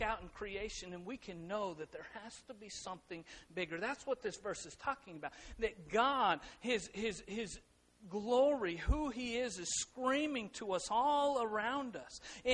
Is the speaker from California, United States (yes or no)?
no; Colorado, United States; I grew up in Colorado, and we'd go to the Rocky Mountains